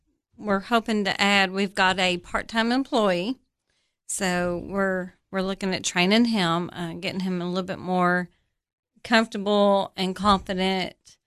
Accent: Michigan, United States; So yeah, I was born and raised in Michigan.

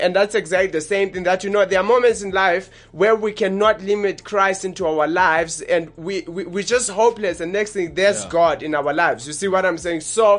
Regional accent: Johannesburg, Gauteng, South Africa; from South Hills, Johannesburg. That's where we're from. We are the guys from Johannesburg, South Africa.

